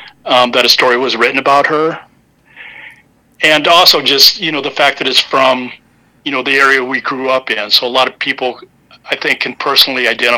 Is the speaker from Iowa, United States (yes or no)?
yes; Webster City, Iowa, United States; Yeah, I grew up in Webster City, born in Hamilton County Hospital.